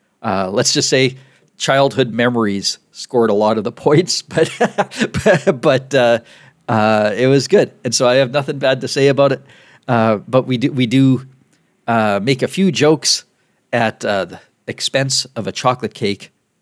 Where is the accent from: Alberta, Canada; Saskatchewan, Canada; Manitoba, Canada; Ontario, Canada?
Saskatchewan, Canada; Regina; it's been like that since I was a kid in the 70s growing up in Regina.